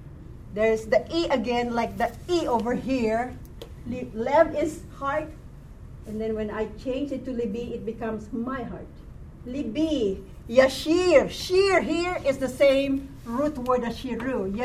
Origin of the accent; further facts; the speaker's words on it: Philippines; I'm Filipino, I'm sorry.